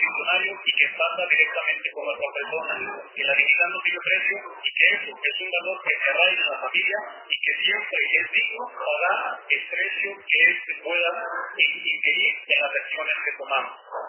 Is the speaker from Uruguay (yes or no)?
no; Guadalupe, Mexico; Hoy me presento como un ciudadano más, como lo que somos todos, de Guadalupe, crecido ahí, donde desarrollé mi primaria, mi secundaria, mi preparatoria, en la universidad, en la UAM, que era lo que en ese momento existía.